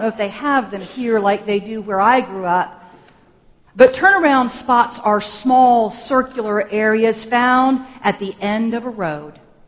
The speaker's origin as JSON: {"language": "English", "region": "Virginia", "country": "United States", "tie": "born or raised there", "said": "I grew up in Tidewater, Virginia, the area of the state as you move east past Richmond, an area crisscrossed by waterways of various types, streams and creeks, rivers, ponds, marshes, and swamps."}